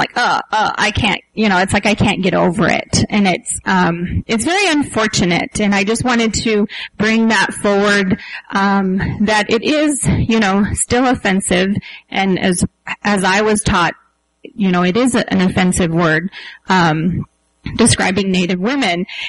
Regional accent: Montana, United States; I grew up on the Northern Cheyenne Reservation

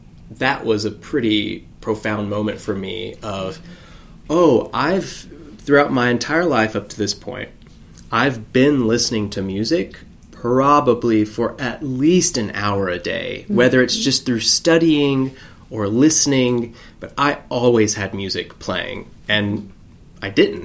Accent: Alabama, United States; And I grew up in Alabama, and you know, I went to a high school of, it was 90.

